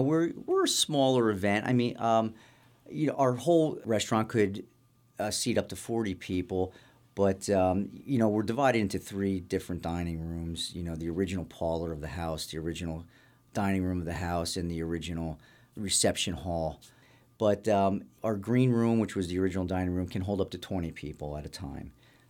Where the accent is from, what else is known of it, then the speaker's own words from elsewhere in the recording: Bethlehem, Pennsylvania, United States; I grew up in Bethlehem, and I love being a part of the community.